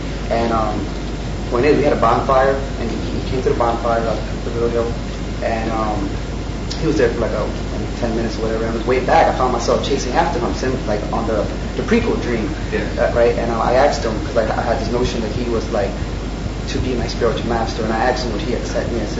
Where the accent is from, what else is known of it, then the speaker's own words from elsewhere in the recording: Puerto Rico; The point is, I'm from Puerto Rico